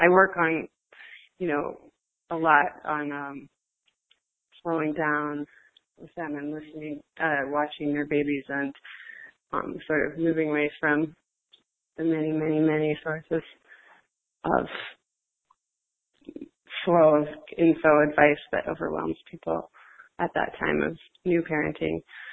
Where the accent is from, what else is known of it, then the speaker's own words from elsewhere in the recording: New York, United States; Hi. I'm from New York. Hello.